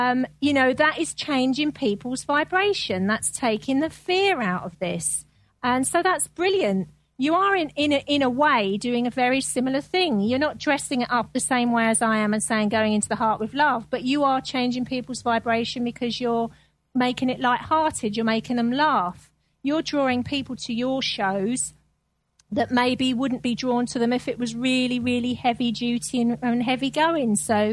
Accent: United Kingdom; obviously because I'm British

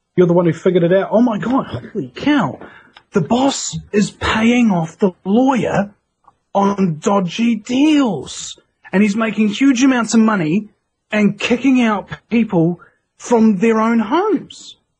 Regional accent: New Zealand; It doesn't matter where you come from. I'm from New Zealand.

